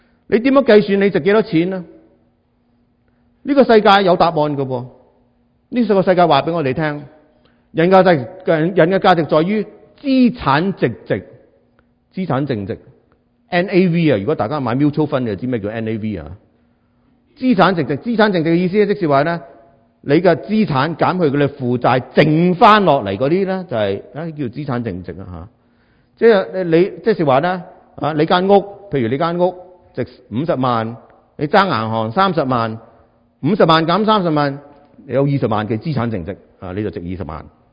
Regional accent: China; 其实呢个呢就係我哋 我哋中国人咧，经常会谂起、联想起嘅一样嘢

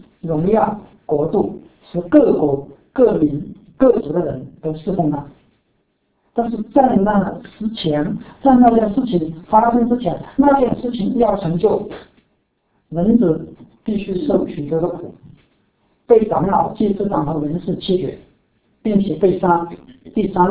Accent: China; 那作为中国人，我们都应该感到自豪，为自己的国家感到自豪

